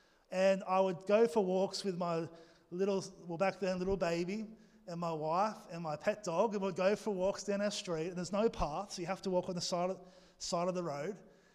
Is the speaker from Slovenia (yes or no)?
no; Australia; accent: Australian; Again, just work with me this morning, my Aussie accent.